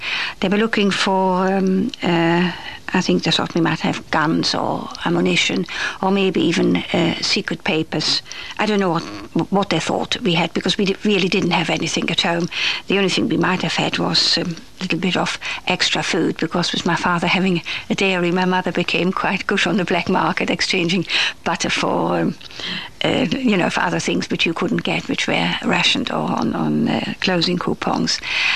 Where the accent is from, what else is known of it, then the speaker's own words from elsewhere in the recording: Königsberg, East Prussia, Germany; living in the capital of East Prussia in Königsberg, it was a very big town, and although my school friends had to join the Hitler Youth at the age of 10, being Swiss, I didn't have to do it.